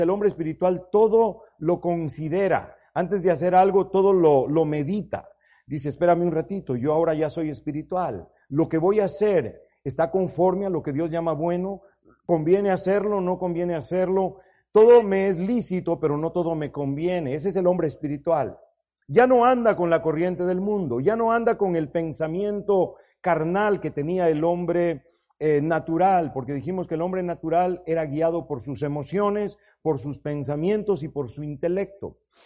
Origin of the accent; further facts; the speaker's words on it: Ecuador; Yo recuerdo cuando crecimos allá en Ecuador, mi amado era precioso, salía con mis hermanos a jugar pelota en la calle